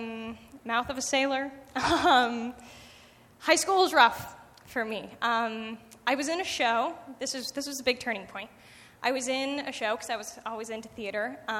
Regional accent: Oregon, United States; I'm from Central Oregon. I'm spending the summer over here with family life.

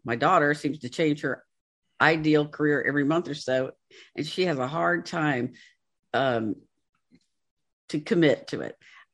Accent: Georgia, United States; I was born and raised in Georgia.

